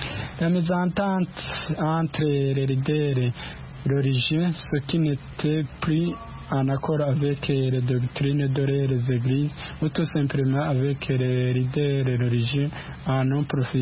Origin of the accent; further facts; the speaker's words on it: Burundi; Chez nous, au Burundi